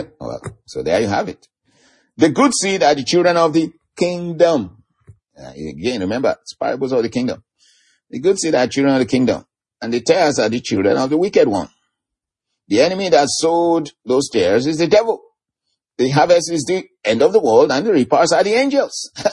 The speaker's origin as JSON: {"language": "English", "country": "Nigeria", "tie": "born or raised there", "said": "when I was a young man growing up in Nigeria"}